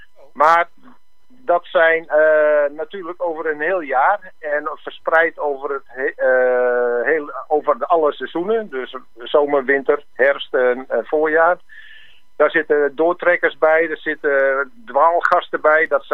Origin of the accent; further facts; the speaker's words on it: Noordoostpolder, Flevoland, Netherlands; born there; now in Koekange, Netherlands; Ik woon in Koekangen sinds 2001. Geboren in Noordoostpolder.